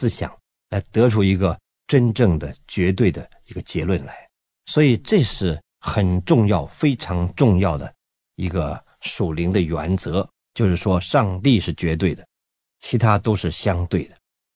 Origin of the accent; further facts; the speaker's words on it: North China, China; 我是北方人呢，我们常常吃烤饼烙饼